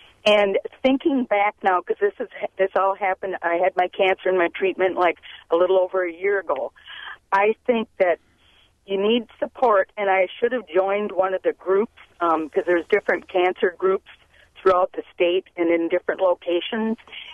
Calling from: Colfax, Wisconsin, United States; I'm from Colfax.

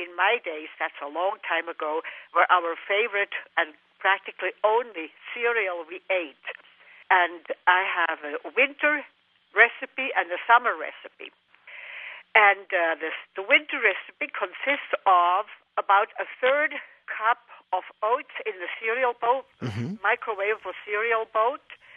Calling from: El Paso, Texas, United States; I'm from El Paso, Texas, and it's north of San Miguel de Allende, and we are the safest city in the country

